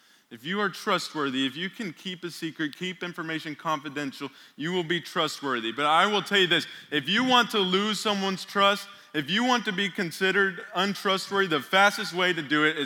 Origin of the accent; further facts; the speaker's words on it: Weatherford, Texas, United States; there was a forest fire when I was growing up in Weatherford